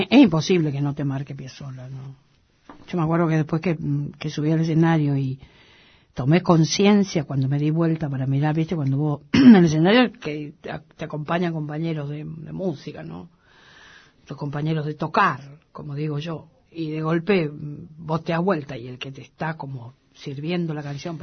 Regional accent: Corrientes, Argentina; Porque soy correntina.

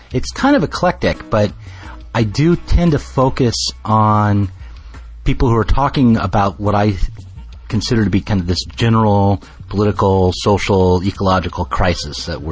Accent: Colorado Springs, Colorado, United States; now in Portland, United States; I'm originally from Colorado Springs. I went to school in Florida for a little while.

